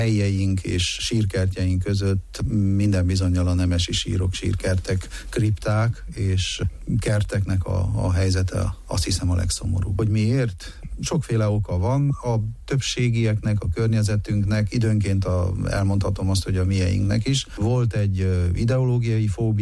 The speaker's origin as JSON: {"language": "Hungarian", "town": "Bögöz", "region": "Harghita", "country": "Romania", "tie": "born or raised there", "said": "ugyanezt elmondhatom a szülőfalumról, Bögözről is"}